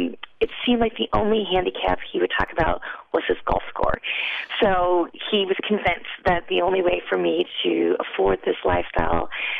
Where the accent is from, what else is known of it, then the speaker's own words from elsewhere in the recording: California, United States; Growing up in Southern California, which is this microcosm of so many different ethnicities and cultures